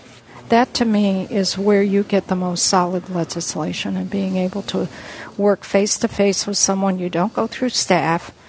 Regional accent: Springfield, Vermont, United States; a Vermonter. I grew up in Springfield, native of Springfield

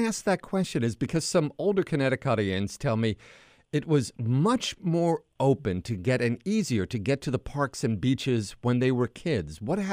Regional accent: New York, United States; But, you know, as a kid growing up in New York, I went to Coney Island and Rockaway, and they were great.

